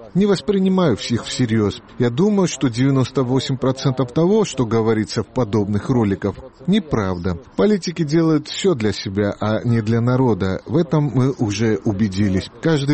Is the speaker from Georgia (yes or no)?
yes; Georgia; мы, грузины, в последнее время все проявляем огромный интерес к политике